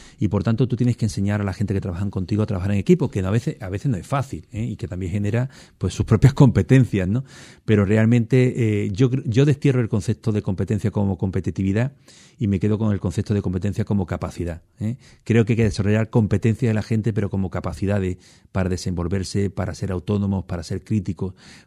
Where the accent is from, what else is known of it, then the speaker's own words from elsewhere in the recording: Huelva, Andalusia, Spain; No estoy en Huelva, estoy en una ciudad preciosa también, que es Castellón, a la que vengo con cierta frecuencia y me encanta porque además Castellón tiene muchas similitudes con Huelva.